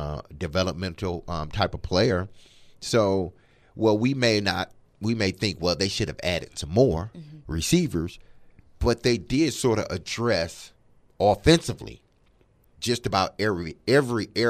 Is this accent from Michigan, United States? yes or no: yes; Detroit, Michigan, United States; Like, I grew up around it in Detroit